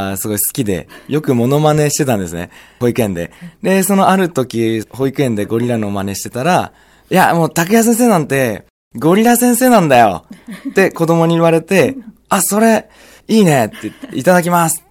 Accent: Fujisawa, Kanagawa, Japan; 生まれも育ちも湘南の藤沢です。

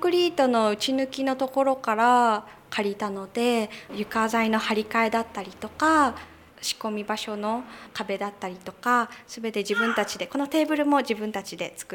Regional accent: Fujisawa, Kanagawa, Japan; 私自身藤沢で生まれ育ったということもあって、

